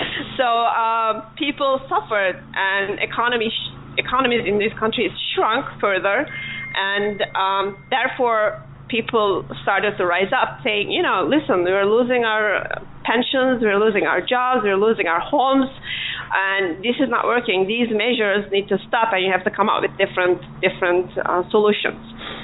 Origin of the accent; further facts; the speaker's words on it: Turkey; because I'm originally from Turkey.